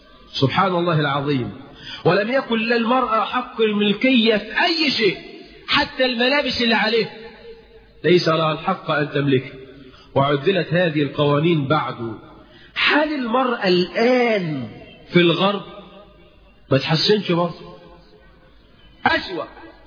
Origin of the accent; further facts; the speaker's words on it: Egypt; ولذلك حتى احنا كمصريين تيجي تعزم تقعد مع واحد تشرب شاي